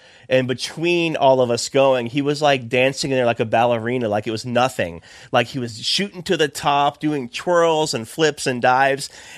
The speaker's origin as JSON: {"language": "English", "region": "Florida", "country": "United States", "said": "And, like, I was like, I'm from Florida."}